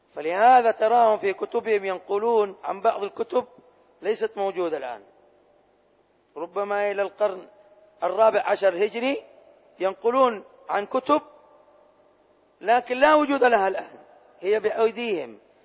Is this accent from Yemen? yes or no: yes; Hadhramaut, Yemen; عندنا في حضرموت